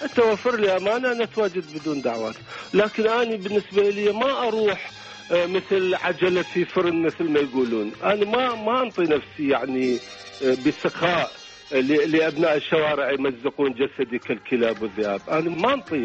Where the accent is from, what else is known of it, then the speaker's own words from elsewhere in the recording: Iraq; والبكاء يعني الشوق المبرح إلى بلدنا العراق